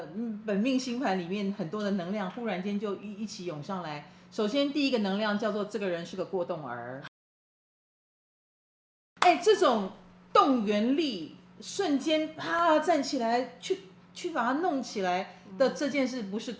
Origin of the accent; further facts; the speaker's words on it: Taiwan; 我们台湾人很喜欢